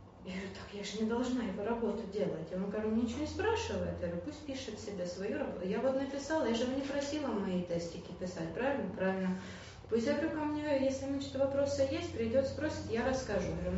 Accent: Ukraine; они в Германии, я из Украины, у меня другие цели, приоритеты

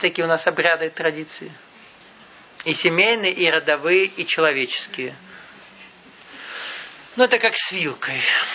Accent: Nalchik, Kabardino-Balkaria, Russia; Я вырос в Нальчике, знаю, что говорю.

